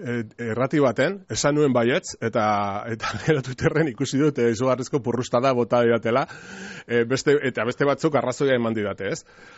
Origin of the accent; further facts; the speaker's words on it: Navarre, Spain; Ni Nafarra naiz.